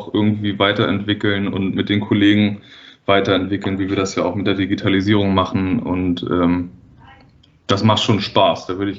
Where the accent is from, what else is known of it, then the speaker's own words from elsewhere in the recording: Hamburg, Germany; born there; Ich bin in Hamburg geboren, ich bin halb Schweizer, ja, okay. Aber ich bin in Hamburg geboren trotzdem.